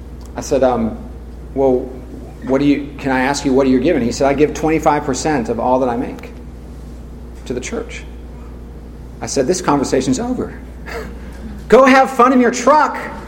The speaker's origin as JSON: {"language": "English", "region": "California", "country": "United States", "said": "Now, I'm from California. I don't get excited about trucks, okay?"}